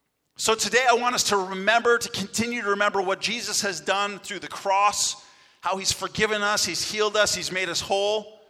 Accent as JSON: {"language": "English", "country": "Canada", "tie": "born or raised there", "said": "I'm from Canada. I'm born and raised there."}